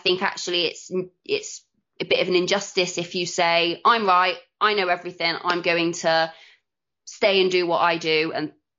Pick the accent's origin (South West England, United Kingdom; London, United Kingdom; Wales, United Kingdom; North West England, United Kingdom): South West England, United Kingdom; Bristol; I'm like a freaking Vicky Pollard on steroids because I'm from Bristol and I'm just like, yeah, thank you.